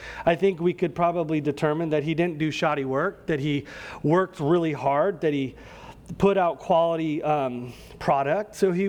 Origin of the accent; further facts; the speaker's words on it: California, United States; For me, growing up in California, it's Bakersfield.